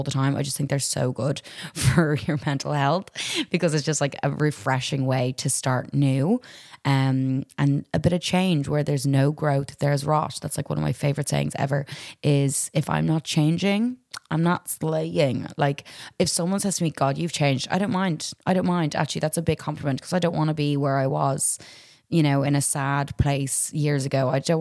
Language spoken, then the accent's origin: English; Ireland; Is it just because I'm Irish? I'm used to the cold, the wet.